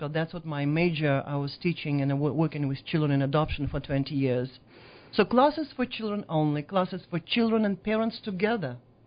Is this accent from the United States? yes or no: no; Russia; English is a second language; I'm from Russia, as you heard.